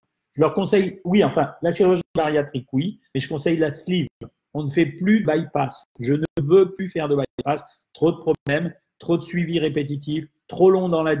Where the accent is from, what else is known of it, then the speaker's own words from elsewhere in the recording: Oran, Oran Province, Algeria; born there; Je vous suis depuis l'Algérie. Bonjour, Algérie. Je suis né à Oran, donc je connais.